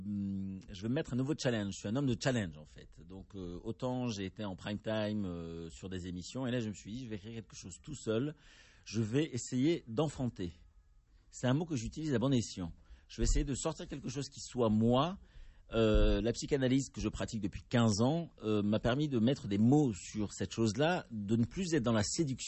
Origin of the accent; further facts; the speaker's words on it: Bordeaux, Nouvelle-Aquitaine, France; Je suis bordelais.